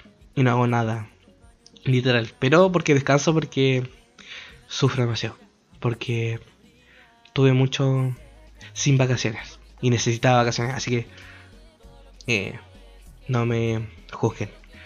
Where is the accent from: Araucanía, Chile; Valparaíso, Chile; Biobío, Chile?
Valparaíso, Chile; salieron muchas noticias de Valparaíso, porque yo soy de Valparaíso.